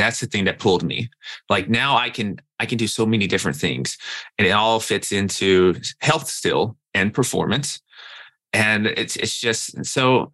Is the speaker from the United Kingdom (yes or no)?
no; Nashville, Tennessee, United States; now in New York City, United States; So I'm from Nashville, Tennessee, and I'm in medical school in New York City.